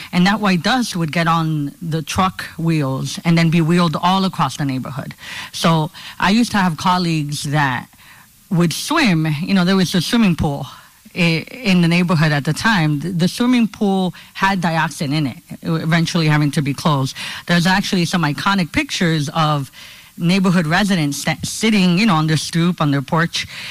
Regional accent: Honduras; also born or lived in Newark, United States; I'm from Newark. Well, I'm from Honduras. I was born in Central America. Most of my life, I grew up with people not knowing where that country was

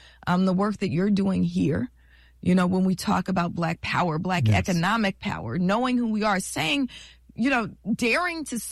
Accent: Oakland, California, United States; learned so much from my upbringing in East Oakland. I'm not, yes, from the hills. I'm from East Oakland.

